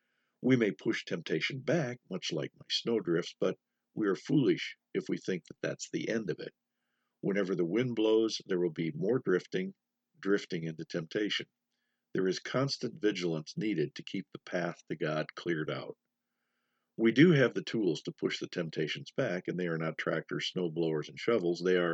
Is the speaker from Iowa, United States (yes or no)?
no; Minnesota, United States; also born or lived in North Dakota; It's not that I'm not used to snow, being a Minnesotan, or don't know what to do with drifting snow, having moved here from North Dakota.